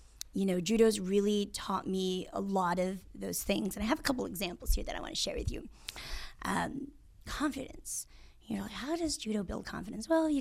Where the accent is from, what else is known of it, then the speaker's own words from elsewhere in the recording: San Diego, California, United States; I grew up in the San Diego area, and we'd drive down to San Diego, to LA, all over Southern California for these tournaments.